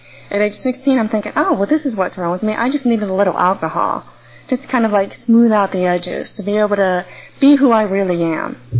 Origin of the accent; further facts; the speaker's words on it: St. Louis, Missouri, United States; I grew up in St. Louis, and I went to Cape Girardeau, Missouri for 2 years of college.